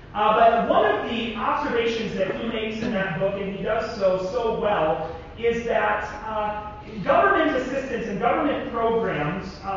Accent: Minnesota, United States; I was born and raised in Minnesota, so I'm not allowed to like Iowa.

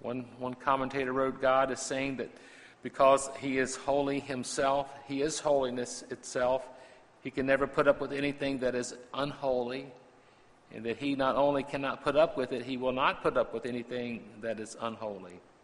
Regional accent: Virginia, United States; Y'all know I'm a Virginian. I'm proud of that. I'm from the Old Dominion.

